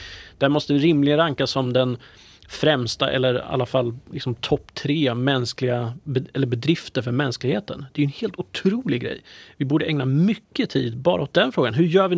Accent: Örebro County, Sweden; Jag är ju närking i grunden, så jag har liksom verkligen inte det i mitt DNA att vara positiv.

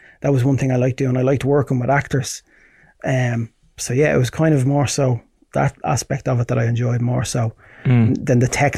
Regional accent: Portmarnock, Leinster, Ireland; also born or lived in Ashbourne / Swords; Most of my childhood was, I lived in Portmarnock. I lived in Ashburn and Swords for a few years. My mom, my brother's from Swords. But it was mainly, most of my childhood, I lived in Portmarnock.

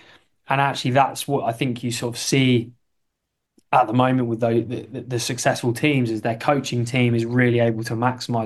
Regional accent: England, United Kingdom; it's amazing as an Englishman to see a home World Cup.

